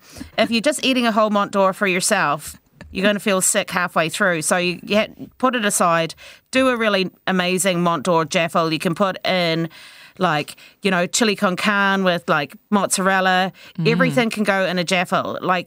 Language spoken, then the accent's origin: English; New Zealand; I'm actually from New Zealand.